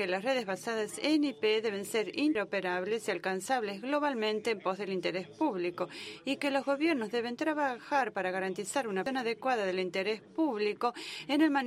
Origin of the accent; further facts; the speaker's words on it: United States; Tengo una gran participación con distintos grupos en los Estados Unidos, de donde vengo, y en distintos grupos de interés público.